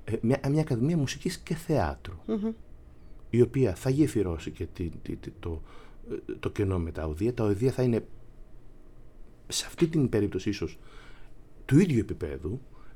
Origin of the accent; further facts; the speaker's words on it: Greece; now in Germany; Λέω, είμαι από την Ελλάδα.